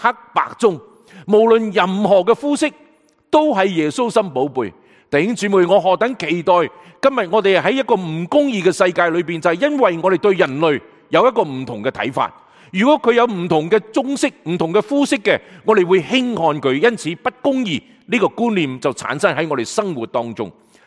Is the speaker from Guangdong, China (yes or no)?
yes; Guangdong, China; 我们很强调我们广东人的文化，我们很以广东人的文化自豪